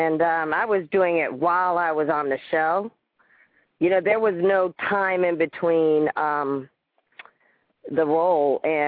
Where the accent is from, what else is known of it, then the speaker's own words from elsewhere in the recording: Southern US, United States; because I come from the South.